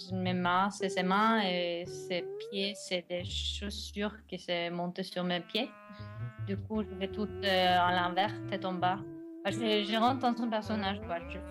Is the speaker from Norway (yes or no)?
yes; Norway; Je viens de la Norvège.